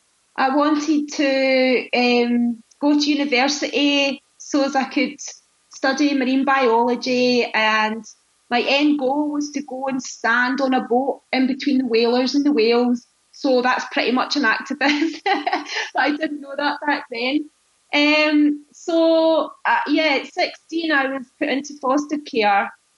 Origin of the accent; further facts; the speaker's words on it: England, United Kingdom; born there; I was born in England, and my mother is Scottish and my father is Iranian.